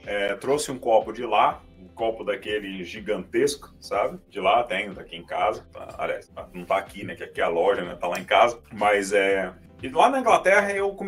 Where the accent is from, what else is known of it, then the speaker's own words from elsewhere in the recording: Vitória, Espírito Santo, Brazil; also born or lived in Maranhão; Eu sou de Vitória, nessa época eu morava no Maranhão.